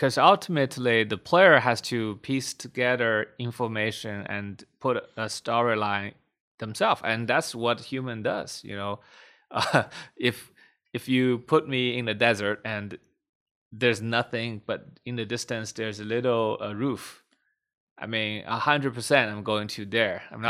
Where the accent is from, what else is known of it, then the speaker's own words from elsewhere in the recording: China; English is a second language; But in my home country, China, where it's right now the largest mobile game market